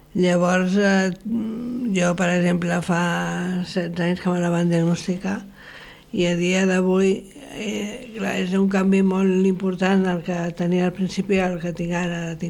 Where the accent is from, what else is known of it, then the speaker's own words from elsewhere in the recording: Barcelona, Catalonia, Spain; moved away; jo sóc de Barcelona, però porto molts anys aquí